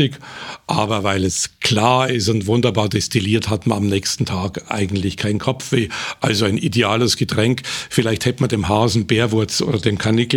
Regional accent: Nittenau, Bavaria, Germany; als ich in meinem Heimatort in Nittenau in der Oberpfalz mich mit Cousins und Cousinen getroffen habe

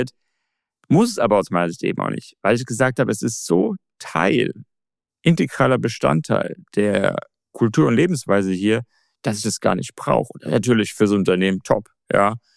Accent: Germany; now in Guangzhou, China; natürlich bin ich in Deutschland aufgewachsen

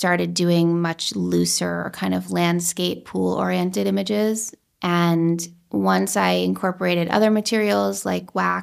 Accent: New York, United States; I grew up in Tribeca.

